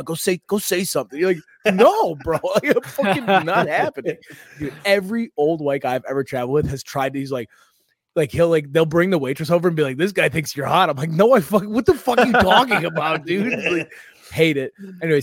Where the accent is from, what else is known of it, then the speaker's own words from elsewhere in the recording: East Coast, United States; accent: East Coast; It's my accent, dude. I'm from the East Coast.